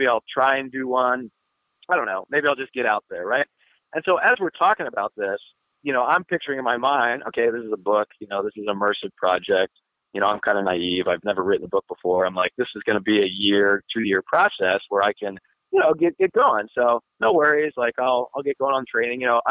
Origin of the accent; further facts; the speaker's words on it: East Coast, United States; And growing up on the East Coast, you know, I'm so not used to that.